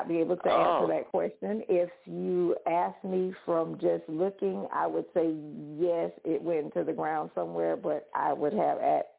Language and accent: English; Jacksonville, Florida, United States; also born or lived in Tennessee; So I would say I was born in Tennessee and stayed there until I was about seven. And then once my dad passed, my mom wanted to move back home with her family, which was in Florida, right outside of Jacksonville, Florida.